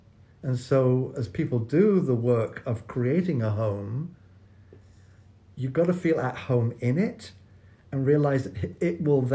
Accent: England, United Kingdom; I'm English.

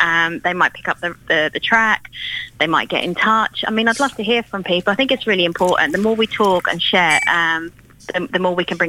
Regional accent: Waterford, County Waterford, Ireland; accent: Irish; now in London, United Kingdom; My first accent was an Irish accent, so I got sort of, my accent sort of flattened out, so I might don't sound Cockney.

